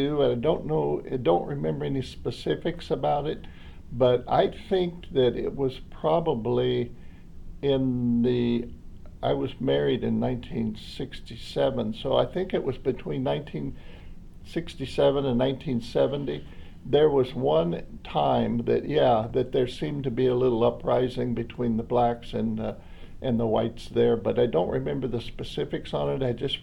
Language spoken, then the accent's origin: English; Venice, United States; I grew up in North Venice, I had an older brother, 4 years older than me, so he went through high schools in Madison.